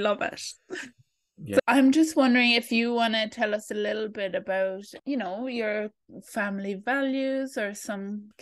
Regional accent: Ireland; I'm a postpartum doula, a mother, and I'm Irish.

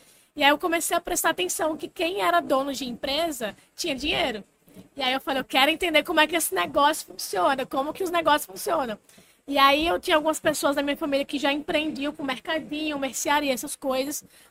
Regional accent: Rio Grande do Norte, Brazil; eu venho de uma família muito humilde, do Nordeste, história nordestina, sou do Rio Grande do Norte. Meus pais carregam aquela história tradicional nordestina do interior da Paraíba.

